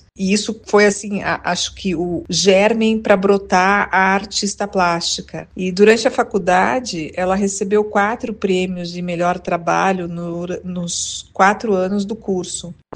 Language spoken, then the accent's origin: Portuguese; Curitiba, Paraná, Brazil; sou curitibana, tenho raízes e alguns laços aqui em Londrina.